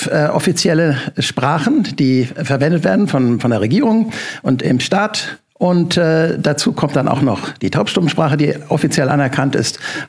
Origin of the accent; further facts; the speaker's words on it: Durban, KwaZulu-Natal, South Africa; German is a second language; ich bin auch Südafrikaner. Ich bin geboren in Durban, der Hafenstadt Durban, aufgewachsen, meine Schullaufbahn dort verbracht, habe in Deutschland studiert und bin dann wieder zurück in die Heimat.